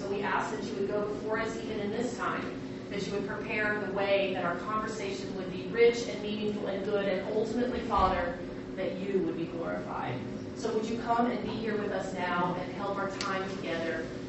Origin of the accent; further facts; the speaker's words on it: Chattanooga, Tennessee, United States; I grew up in Chattanooga.